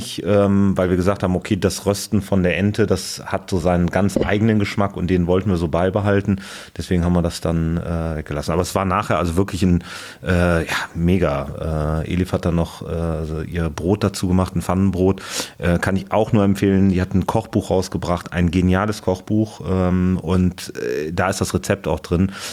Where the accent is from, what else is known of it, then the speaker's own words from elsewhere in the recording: Cologne, North Rhine-Westphalia, Germany; born there; Ich als gebürtiger Kölner habe ja Spaß am Verkleiden.